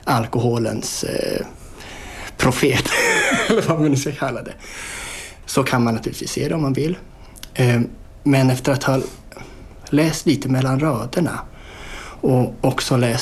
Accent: Sweden; Jag är född i Sverige, uppvuxen i Sverige.

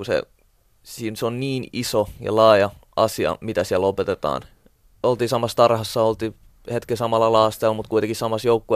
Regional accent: Helsinki, Uusimaa, Finland; Ja kun mä muutin kuitenkin Siltamäestä, mitä 9-vuotiaan pois, mä muutin tuonne Itä-Helsingin puolelle

